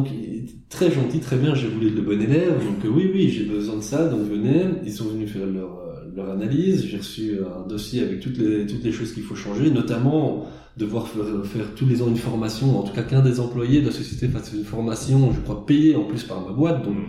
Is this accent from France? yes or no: no; Belgium; moved away as an adult; now in Lisbon, Portugal; parce que j'étais pas chef d'entreprise en Belgique. Donc je sais pas trop quelle est la réalité dans mon pays d'origine.